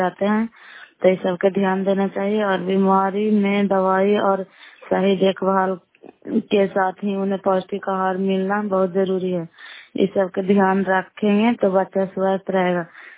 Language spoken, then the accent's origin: Hindi; Bihar, India; नालंदा जिला कराए ब्लॉक की निवासी हूँ